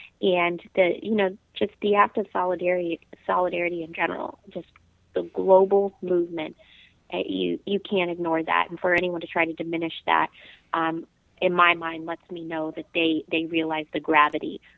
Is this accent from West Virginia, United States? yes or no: yes; Charlestown, West Virginia, United States; Born in Charlestown. Born and raised in Charlestown, West Virginia.